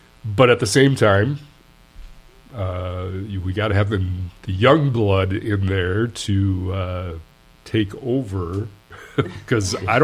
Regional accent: Grand Rapids, Michigan, United States; I born and raised in Grand Rapids

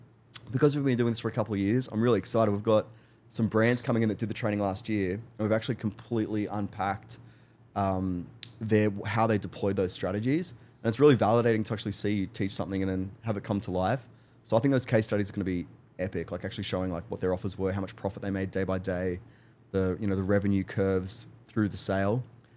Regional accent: Newcastle, New South Wales, Australia; Everyone comes to my hometown of Newcastle, which is kind of a small town

